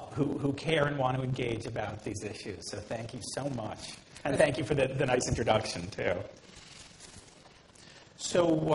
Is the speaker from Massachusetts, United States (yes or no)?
yes; Cambridge, Massachusetts, United States; When I was growing up, we grew up in Cambridge, Massachusetts